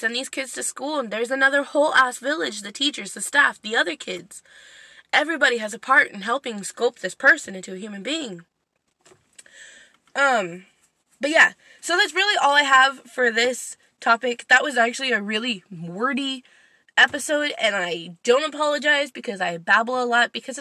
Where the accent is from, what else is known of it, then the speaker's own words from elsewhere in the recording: United States; Like, I'm from the United States, so it's super cool to be able to look up or look at my stats and see that I have listeners from Sweden and Norway.